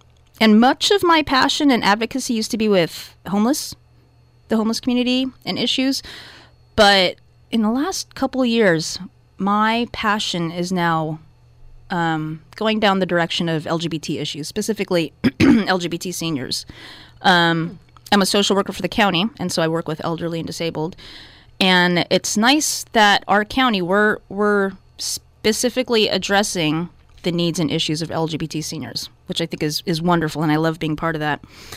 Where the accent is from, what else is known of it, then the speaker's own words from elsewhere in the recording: Santa Rosa, California, United States; I grew up in the community with my family being very active in the Filipino-American community. And also, I'm passionate about Santa Rosa, being a Santa Rosan.